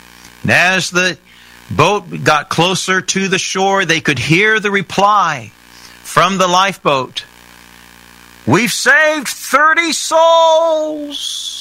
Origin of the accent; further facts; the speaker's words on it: Indiana, United States; born there; I was born in Indiana. I was born in a preacher's home.